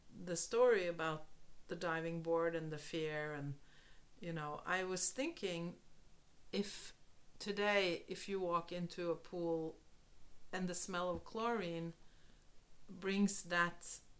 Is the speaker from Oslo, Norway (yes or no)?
yes; Oslo, Norway; the stable that I used to spend so much time in growing up in Oslo, where I was a horseback rider and a competitor